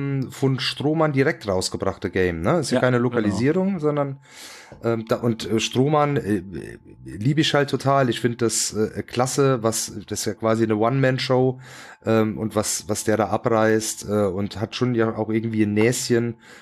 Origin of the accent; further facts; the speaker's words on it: Rhineland-Palatinate, Germany; ich komme aus dem Hunsrück